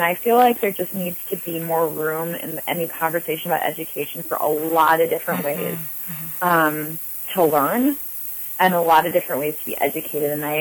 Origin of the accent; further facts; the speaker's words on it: New Jersey, United States; I grew up in New Jersey.